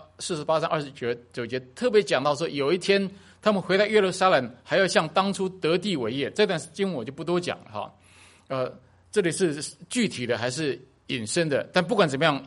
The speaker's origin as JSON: {"language": "Chinese", "country": "Taiwan", "lives_now": "United States", "said": "我从台湾来，我回到台湾，他们说你是美国人，讲的是对的，因为我拿的是美国护照，我没用台胞，没有用那我台湾护照早过期了，我还没去办呢。"}